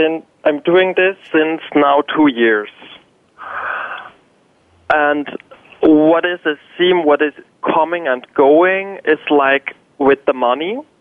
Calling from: Hamburg, Germany; I'm calling in from Hamburg, Germany.

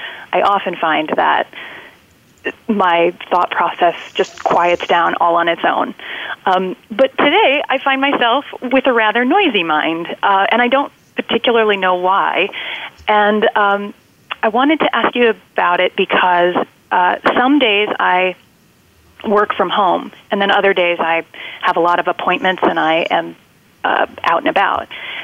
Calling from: Brooklyn, New York, United States; Hi, I'm calling from Brooklyn, New York.

